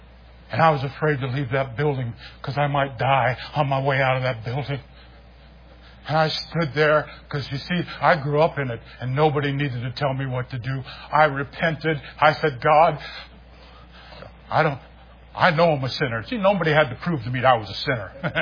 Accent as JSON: {"language": "English", "region": "Ohio", "country": "United States", "tie": "born or raised there", "said": "I grew up in Ohio where I was landlocked. Okay. So I didn't have many places to go swimming."}